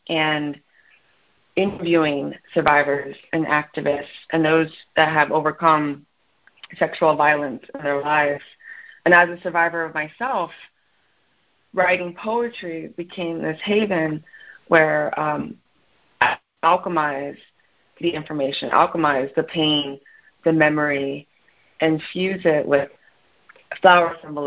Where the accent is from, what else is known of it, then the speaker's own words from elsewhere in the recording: San Francisco, California, United States; now in Brooklyn, United States; And I'm from San Francisco, so I was already here when that took place.